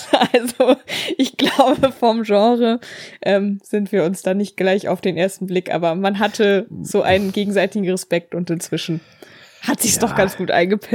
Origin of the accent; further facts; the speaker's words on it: Berlin, Germany; born there; Ich bin geborene Berlinerin